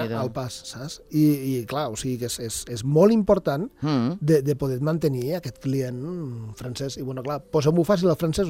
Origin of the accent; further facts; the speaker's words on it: Encamp, Andorra; ja avui com que estem en camp i és el meu poble